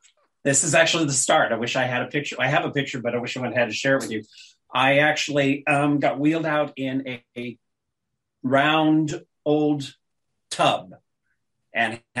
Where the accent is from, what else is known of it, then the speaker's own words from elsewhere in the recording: Denver, Colorado, United States; born there; I was born in Colorado, Denver. Moved around a lot.